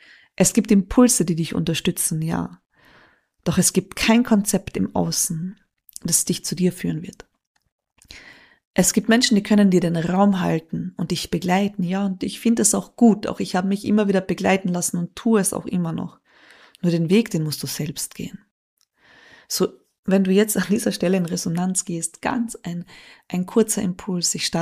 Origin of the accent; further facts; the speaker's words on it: Austria; So, sagen wir halt bei uns in Österreich.